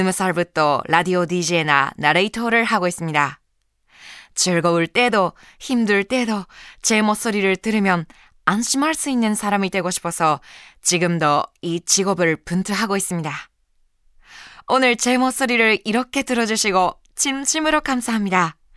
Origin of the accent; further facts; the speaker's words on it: Japan; Korean is a second language; 저는 일본에서 태어나 일본에서 자랐습니다.